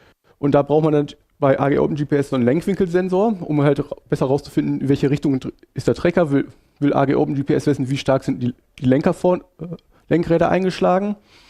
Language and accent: German; Canada; als Kanadier kommt man auf die Idee, irgendwann so Sachen zu machen